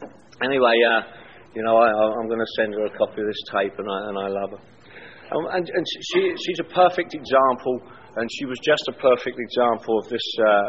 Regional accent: London, United Kingdom; Now, I'm from London, England. That thought had never even occurred to me. It had never occurred to me to go back to England.

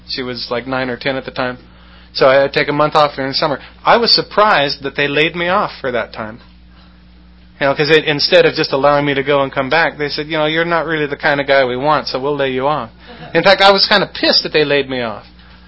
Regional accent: California, United States; I grew up in Humboldt County, a couple hundred miles north of here.

